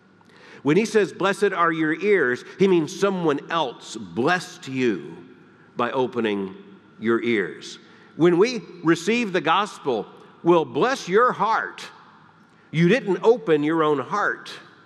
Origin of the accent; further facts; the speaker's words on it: Deep South, United States; When I was growing up in the Deep South, there were expressions you hear as a little boy